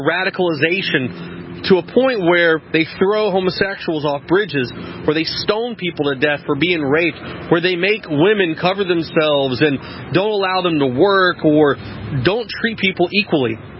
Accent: United States; I can't even go into a restaurant because of who I am, because I'm an American, because I'm white.

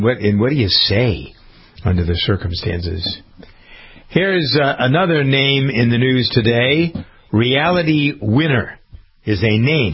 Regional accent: Framingham, Massachusetts, United States; She grew up in Framingham, my hometown.

